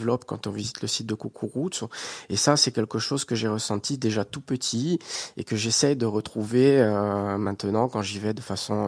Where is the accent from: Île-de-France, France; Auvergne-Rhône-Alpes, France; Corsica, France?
Corsica, France; Ajaccio; born there; je suis né à Ajaccio, hein, mais mes grands-parents étaient de Sainte-Lucie de Talane, donc bon, voilà, c'est un peu un retour au Tchépou, comme on dit.